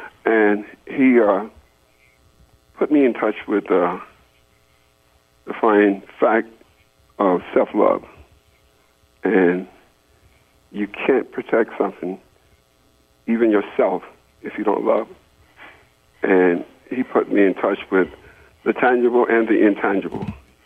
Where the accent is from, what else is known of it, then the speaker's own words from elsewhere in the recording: Brooklyn, New York, United States; I'm from Brooklyn, New York, and I'm also a Vietnam vet.